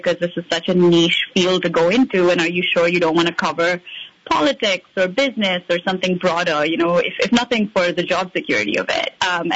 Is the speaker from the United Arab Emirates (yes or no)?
no; India; I'm originally from India